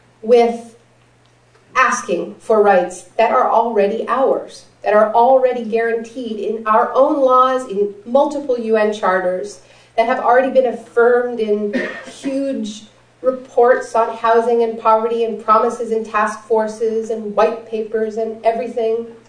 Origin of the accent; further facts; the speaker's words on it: Toronto, Ontario, Canada; I told her I was from Toronto